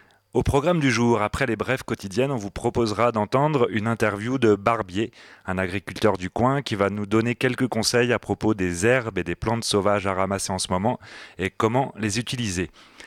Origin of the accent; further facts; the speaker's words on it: Friuli-Venezia Giulia, Italy; accent: Friulian; French is a second language; que je prie d'excuser pour mon accent frioulant.